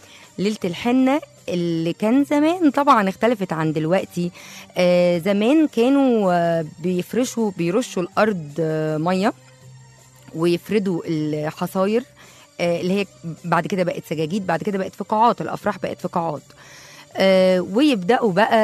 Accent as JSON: {"language": "Arabic", "town": "Port Said", "region": "Port Said Governorate", "country": "Egypt", "said": "عندنا في بورسعيد حاجة كده مميزة قوي قوي قوي بيعملوها في أفراحهم"}